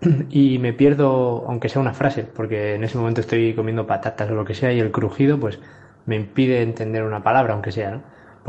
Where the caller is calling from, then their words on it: Alicante, Valencian Community, Spain; Alicante.